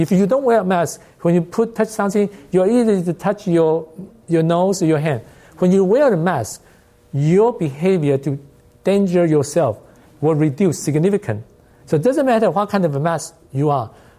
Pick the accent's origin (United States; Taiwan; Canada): Taiwan; because I'm originally from Taiwan, so I watch a lot of news in Taiwan.